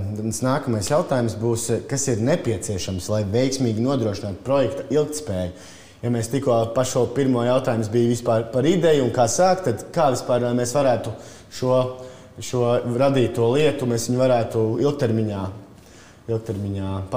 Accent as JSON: {"language": "Latvian", "town": "Ķekava", "region": "Ķekava Municipality", "country": "Latvia", "said": "Jā, jo es, piemēram, pats esmu no Čekavas, un es atceros, ka es savā, teiksim tā, tīņu vecumā mums bija jaunatnes iniciatīvu centrs"}